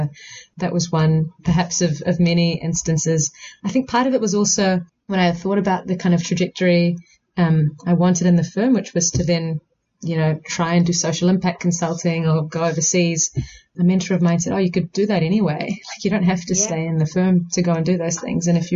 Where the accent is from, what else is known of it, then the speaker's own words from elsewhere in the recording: India; move to my home country, India